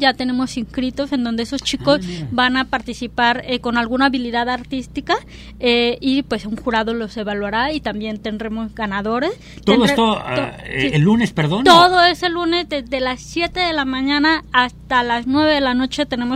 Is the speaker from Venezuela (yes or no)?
no; Mexico; como buenos mexicanos vemos esto como alegría, como celebración.